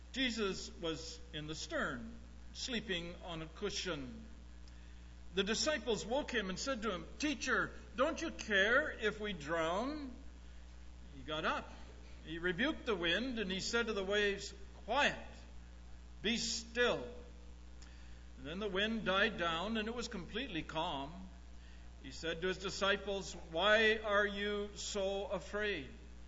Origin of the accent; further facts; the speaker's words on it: Dryden, Ontario, Canada; A few Sundays ago, I was back in my hometown in Dryden, Ontario, in my First Baptist Church, where I was converted